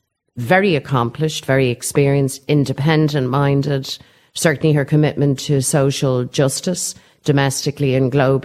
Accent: Ireland; for us as Irish Republicans, for people who are committed to Irish reunification

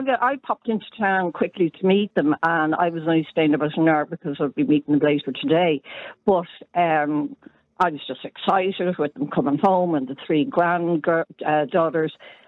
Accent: Ireland; And I just think we as Irish people, we're not dog friendly.

